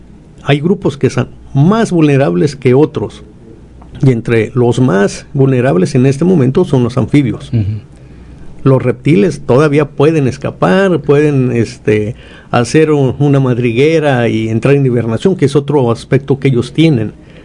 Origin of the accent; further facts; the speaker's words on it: Mexico; de ahí que es mayor la responsabilidad que como mexicanos tenemos, porque tenemos que salvaguardar esas especies que habitan única y exclusivamente en nuestro país.